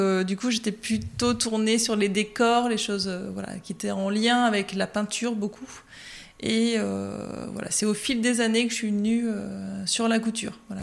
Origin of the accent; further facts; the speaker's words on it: Normandy, France; now in Avranches, France; j'ai vécu toute mon enfance et adolescence dans l'Orne. Oui. Et c'est après mes études que je suis revenue sur Avranches. Mes grands-parents étaient de Saint-James, c'est pour ça que je suis revenue par là.